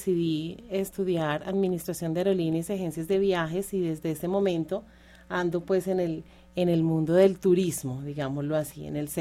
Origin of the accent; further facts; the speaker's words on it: Bogotá, Colombia; also born or lived in Villavicencio; Yo soy, como le comentaba, de Villavicencio Meta, pero muy, muy joven, muy niña. Fui trasladada a Bogotá por temas de salud y pues ya soy más rola